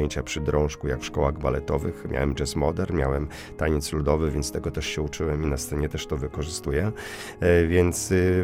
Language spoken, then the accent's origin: Polish; Lower Silesian Voivodeship, Poland; bo ja z Dolnego Śląska pochodzę.